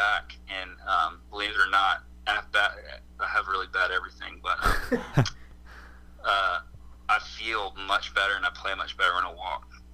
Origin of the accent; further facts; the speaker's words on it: Louisiana, United States; I grew up in North Louisiana, but I've lived down here South Mississippi and South Louisiana now for the last 10 or 11 years.